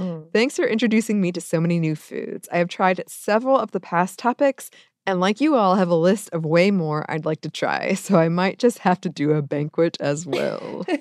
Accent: Pacific Northwest, United States; My husband is from Mexico City and I'm from the Pacific Northwest.

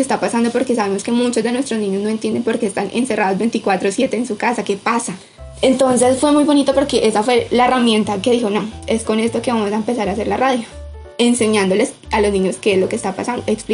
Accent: Santa Marta, Magdalena, Colombia; en las que llegué yo, de la región de Santa Marta

